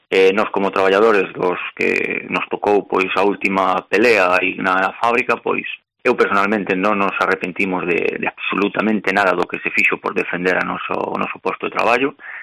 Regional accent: Galicia, Spain; cada un como galegos tiranos a nosa terra, evidentemente.

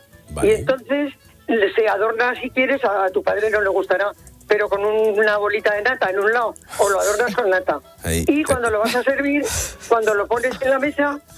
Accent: Aragon, Spain; accent: Aragonese; Mi acento me delata.

